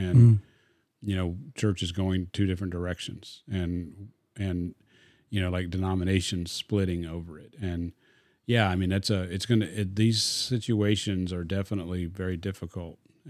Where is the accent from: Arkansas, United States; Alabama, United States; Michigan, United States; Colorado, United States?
Arkansas, United States; moved away; It's funny, I'm from Arkansas, but he actually came.